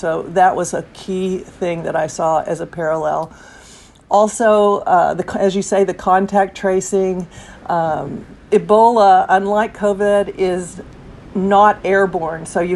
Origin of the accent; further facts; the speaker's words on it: Lubbock, Texas, United States; I'm from Lubbock, Texas